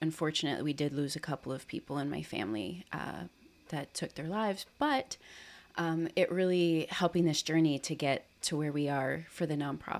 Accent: Palmyra, Pennsylvania, United States; I grew up in Palmyra. Okay. And then ended up going to Hershey, and I had a pretty close-knit family.

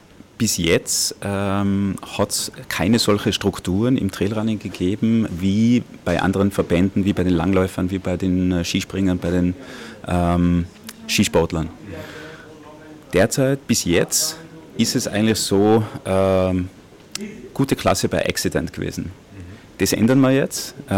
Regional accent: Tyrol, Austria; ich komme aus Tirol, ich sehe das in unseren Tälern und im Umfeld

